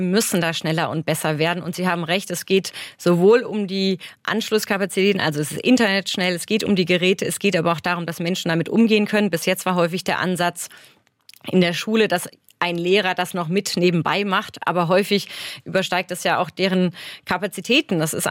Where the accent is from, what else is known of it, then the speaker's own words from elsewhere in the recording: Heidelberg, Baden-Württemberg, Germany; Ich komme aus Heidelberg.